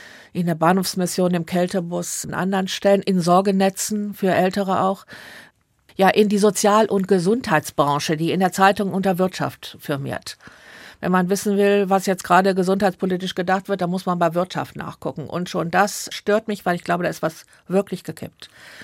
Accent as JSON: {"language": "German", "town": "Neviges", "region": "North Rhine-Westphalia", "country": "Germany", "tie": "born or raised there", "said": "In mir steckt das Rheinisch-Bergische, beides eigentlich. Ich bin ein Kind gewesen in Neviges, zur Schule gegangen in Wuppertal."}